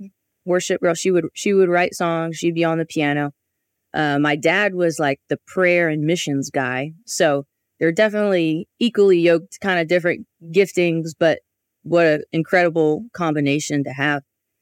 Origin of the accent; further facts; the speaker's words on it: Louisiana, United States; Well, I grew up in Southern Louisiana, right outside New Orleans.